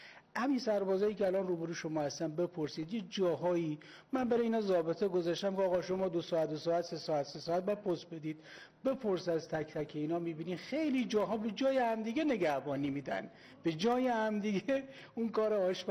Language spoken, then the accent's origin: Persian; Iran; first language Luri; من ایرانیم و لور زبان هستم.